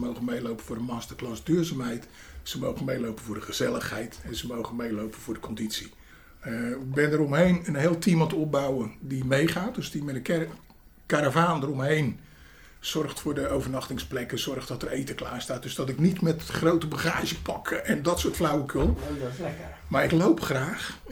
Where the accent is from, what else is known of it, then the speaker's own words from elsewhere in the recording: Pernis, South Holland, Netherlands; born there; En ik ben al geboren hier in deze, maar ik ben in Pernis geboren, het dorp hiernaast. Ik heb altijd langs de rivier gewoond.